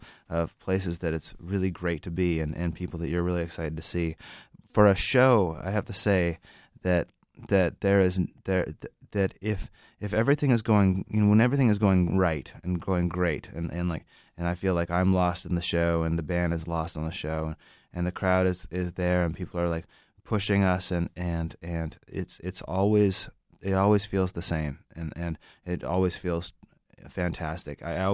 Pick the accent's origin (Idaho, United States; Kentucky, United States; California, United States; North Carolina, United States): Idaho, United States; Idaho is, like, you know, Idaho is where my brother and I grew up, and we lived a ways out of town